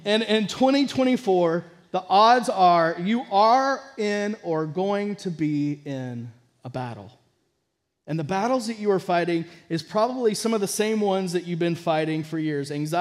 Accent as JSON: {"language": "English", "region": "Texas", "country": "United States", "tie": "born or raised there", "said": "I've had personal experience with that growing up in Texas."}